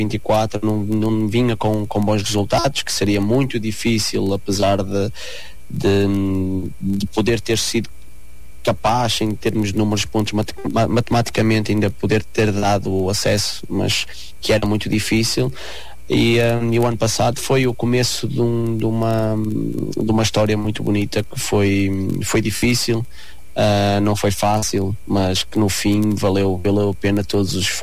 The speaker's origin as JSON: {"language": "Portuguese", "town": "Pesqueira", "region": "Pernambuco", "country": "Brazil", "tie": "born there", "said": "E Pesqueira era só ali com os amigos onde eu nasci"}